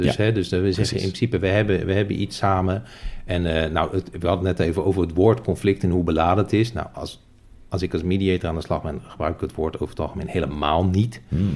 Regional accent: Rotterdam, South Holland, Netherlands; Hey, in Rotterdam, ik kom uit Rotterdam. Wij zeggen, ik het leuk vinden, ik het niet leuk vinden

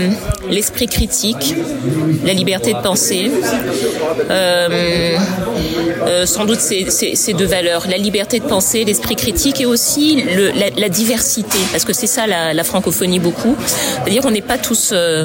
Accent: Brazzaville, Republic of the Congo; j'ai grandi au Congo, à Brazzaville, et j'ai fait toutes mes études au lycée français de Brazzaville.

